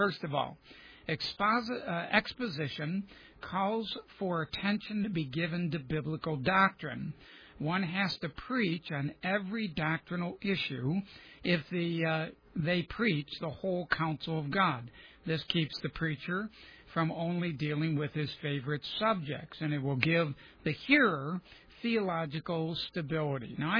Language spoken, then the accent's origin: English; New York, United States; Being the New Yorker that I am, I said, I don't like it.